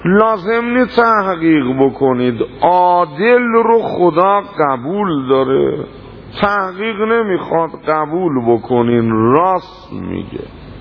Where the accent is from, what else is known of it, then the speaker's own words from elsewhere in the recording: Iran; به من گفتش که منوی شما اهل کجایی؟ گفتم ایران.